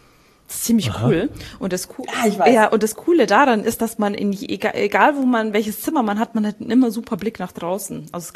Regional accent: North Rhine-Westphalia, Germany; Tatsächlich bin ich ja in Nordrhein-Westfalen groß geworden

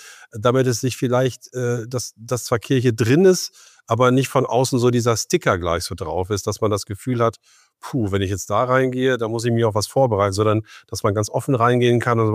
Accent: Lower Saxony, Germany; born there; Wir sind ja nun beide gebürtige Emsländer.

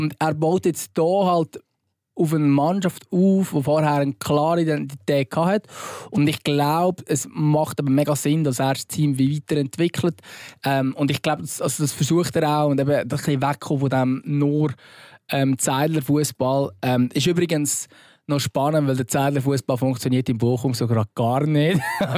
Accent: Lucerne, Switzerland; Also ich bin persönlich, dürfte es als Luzerner ja nicht sagen

